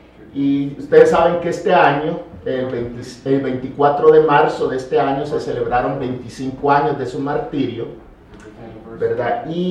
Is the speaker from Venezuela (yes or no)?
no; El Salvador; Soy originario del Salvador.